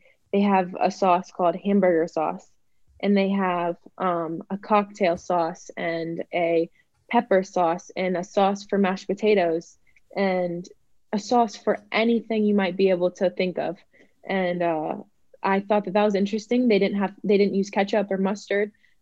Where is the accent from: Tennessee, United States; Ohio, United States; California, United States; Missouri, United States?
Ohio, United States; I'm like, maybe it's because I'm from Ohio, but I'm not sure.